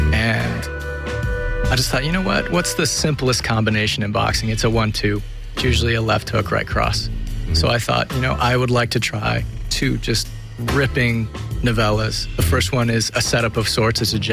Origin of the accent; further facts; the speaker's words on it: Colorado, United States; moved away; You know, I'm originally from Colorado, but I was living in downtown, and I've always loved Little Tokyo.